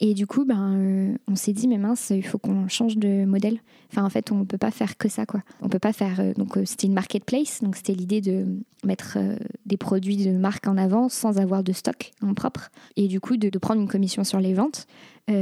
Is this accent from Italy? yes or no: no; Bordeaux, Nouvelle-Aquitaine, France; now in Lyon, France; Pas du tout. Je suis bordelaise